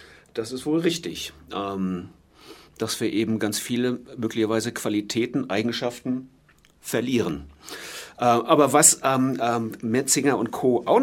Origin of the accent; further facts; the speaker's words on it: Germany; Und wir als Deutsche, was ein Vorteil ist, vielleicht noch umso mehr